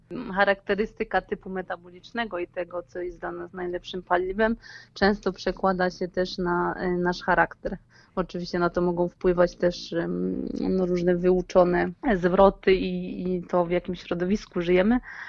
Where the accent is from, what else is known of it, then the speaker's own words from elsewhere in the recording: Goczałkowice-Zdrój, Silesian Voivodeship, Poland; jako jedyna z rodziny urodziłam się na Śląsku. No przepraszam, jeszcze tata, ale rodzina pochodzi z Krakowa. Rodzice przyjechali do Goczałkowic na rok i tak już zostali od 81 roku. Więc trochę tutaj wrosłam